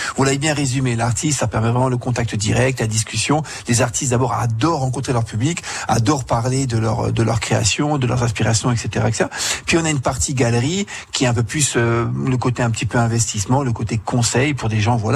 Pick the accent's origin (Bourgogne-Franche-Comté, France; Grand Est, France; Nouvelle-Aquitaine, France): Grand Est, France; Mulhouse; nous sommes originaires de Mulhouse